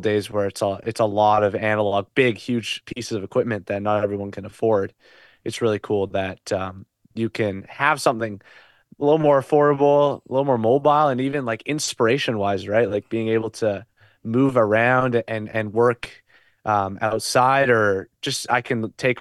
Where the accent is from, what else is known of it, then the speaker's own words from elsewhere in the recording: British Columbia, Canada; I'm 19 right now. I've grown up in smaller towns. I'm actually from Canada, from British Columbia, so over kind of the West Coast area. I'm a little bit inland though